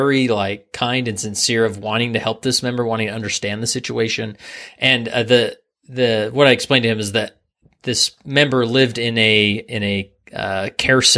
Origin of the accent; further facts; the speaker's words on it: West Valley City, Utah, United States; All right. West Valley City.